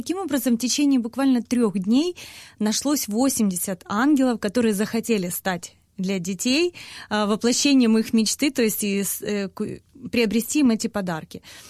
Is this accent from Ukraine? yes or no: yes; Donetsk, Donetsk Oblast, Ukraine; moved away; так как я сама из Донецка, только была переехала